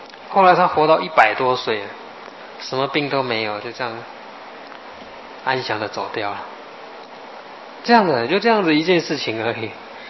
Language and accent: Chinese; China; 那我们中国人呢、啊，这个脑筋转得很厉害，